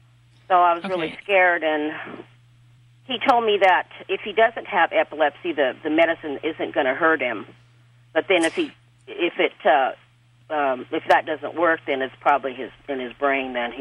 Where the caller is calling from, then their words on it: Fresno, California, United States; Fresno, California.